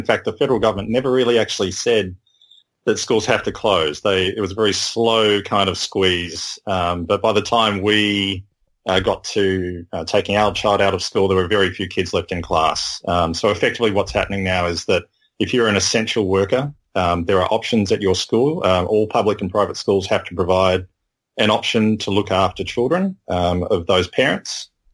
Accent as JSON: {"language": "English", "country": "Australia", "tie": "born or raised there", "said": "I'm not American. It's pretty obvious. I lived there for a short time. I have great affinity for our American friends, but I grew up in Australia."}